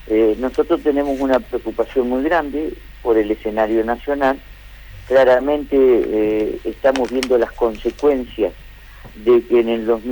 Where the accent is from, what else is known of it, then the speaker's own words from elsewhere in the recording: Entre Ríos, Argentina; docentes argentinos y entrerrianos.